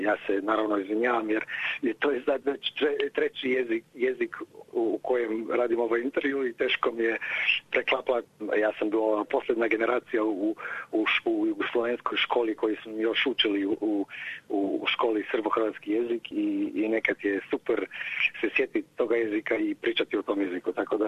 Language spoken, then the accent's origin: Croatian; Slovenia; Croatian is a second language; Ja sam naravno iz Slovenije, ali nekad je to sve bilo jedan kraj, mislim jedna država